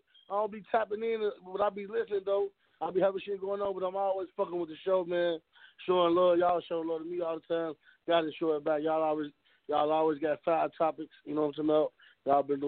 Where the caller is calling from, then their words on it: Chicago, Illinois, United States; I'm from Chicago right now. Coming through showing my love.